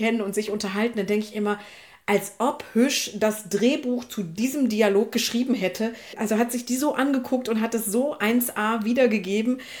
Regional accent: Emmerich, North Rhine-Westphalia, Germany; ich habe ihn zweimal in Emmerich, da wo ich herkomme, im Stadttheater erlebt

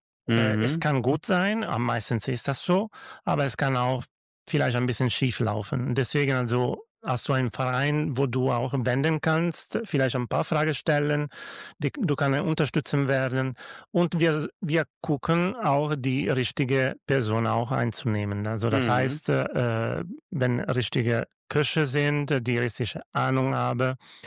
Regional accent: Tuscany, Italy; German is a second language; weil ich komme aus der Toskana und die Toskana ist sehr beliebt.

